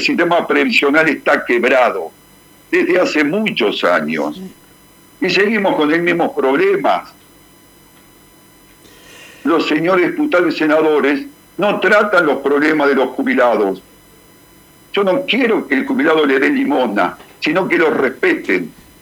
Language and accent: Spanish; Gregorio de Laferrere, Buenos Aires Province, Argentina; Yo soy de Gregorio de la Ferrere.